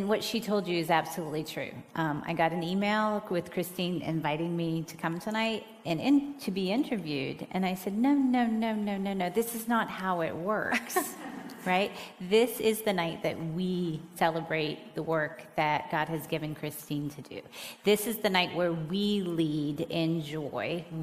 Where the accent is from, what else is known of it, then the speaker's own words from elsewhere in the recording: United States; I don't have a king. I'm an American, right?